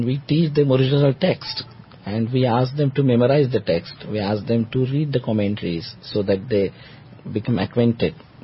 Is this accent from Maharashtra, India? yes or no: yes; Pune, Maharashtra, India; You see, I am from Maharashtra. It's a city near Mumbai.